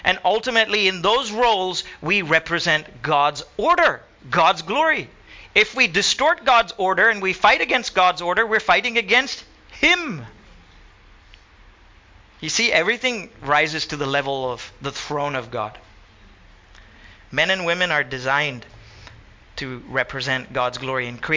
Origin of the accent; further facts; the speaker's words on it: Goa, India; We love being Goan, we love being Indian.